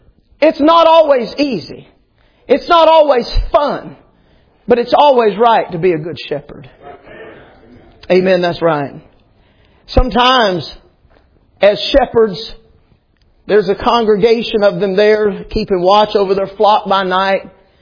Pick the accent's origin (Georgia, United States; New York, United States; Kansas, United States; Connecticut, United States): Georgia, United States; Atlanta; I'm from Atlanta. You just have to forgive me.